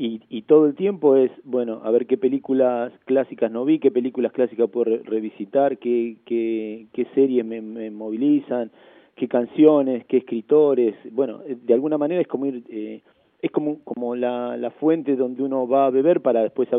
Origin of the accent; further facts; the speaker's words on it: Junín, Buenos Aires Province, Argentina; born there; los dos somos nacidos en Junín, los dos nacimos el mismo año